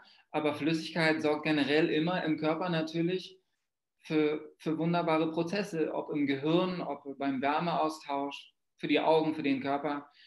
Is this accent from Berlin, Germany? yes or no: yes; Berlin, Germany; ich komme ja aus Berlin, da war das Wasser so hart